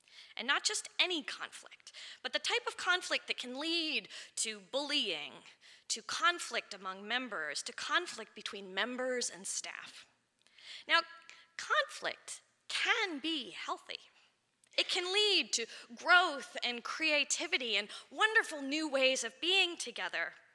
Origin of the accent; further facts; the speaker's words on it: Chantilly, Virginia, United States; also born or lived in Minneapolis, United States; But the place I call home is Virginia. I was raised in Northern Virginia, in Chantilly, near Dulles Airport, at a time when it was rolling fields and pop-up developments.